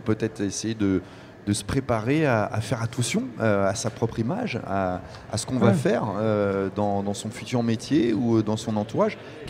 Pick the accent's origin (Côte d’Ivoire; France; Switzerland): France; Montivilliers, Normandy; De Montivilliers.